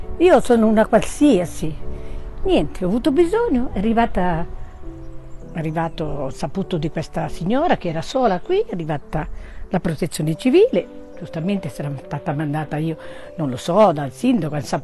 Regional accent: Novara, Piedmont, Italy; born there; sono nata a Novara e vengo a Terrasini da, diciamo, 5 anni.

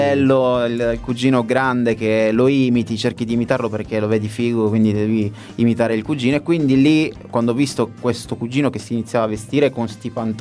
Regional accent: Paternò, Sicily, Italy; era una denuncia verso l'amministrazione del mio paese, tipo di Paternò

